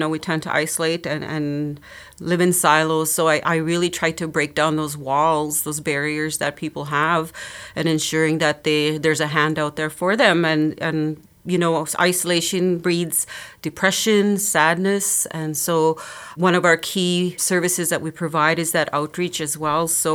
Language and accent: English; Peguis First Nation, Manitoba, Canada; I'm from Peguis First Nation, and I did grow up in Peguis. I had both parents. They were teachers in the community, so it was a very stable environment that I grew up in.